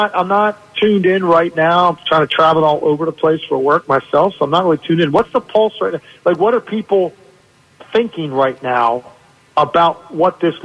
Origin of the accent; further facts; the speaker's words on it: Richmond, Virginia, United States; My Richmond Spiders, my hometown, they got a great win against Iowa.